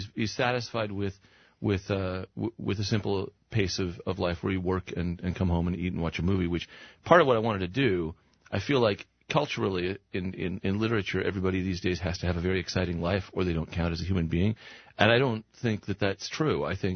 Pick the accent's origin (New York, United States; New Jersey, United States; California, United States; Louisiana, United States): California, United States; Claremont; Claremont, California. And it's good, although it's expensive.